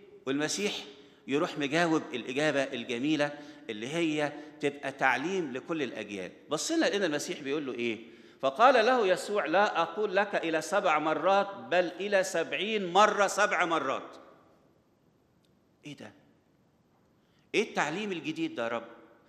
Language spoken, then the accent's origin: Arabic; Egypt; عندنا في مصر الواحد يقول له إيه؟ أنا 60 مرة قلت لك الكلام ده.